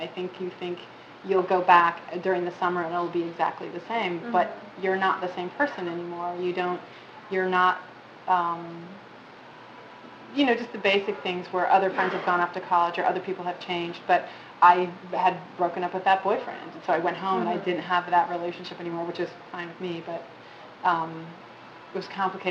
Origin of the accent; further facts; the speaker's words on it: Huntington Beach, California, United States; Yeah, I grew up in Huntington Beach.